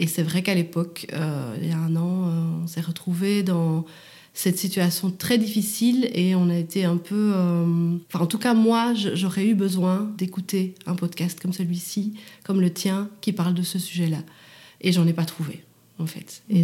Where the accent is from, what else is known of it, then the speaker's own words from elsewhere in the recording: Belgium; Je viens de Belgique.